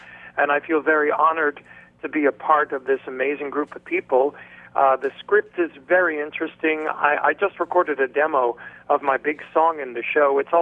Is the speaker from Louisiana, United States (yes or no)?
no; New York City, New York, United States; course, my memories of New York are extremely good. And, of course, I was born there, you know, so it's my hometown.